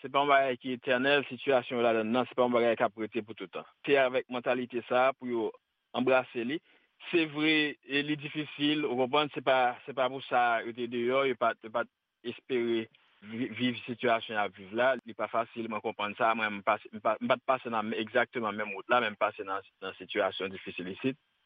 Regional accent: Washington, District of Columbia, United States; je viens de Washington, DC.

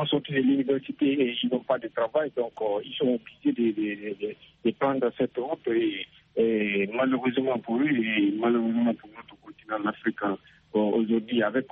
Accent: Guinea; moi, je suis de la Guinée-Conakry

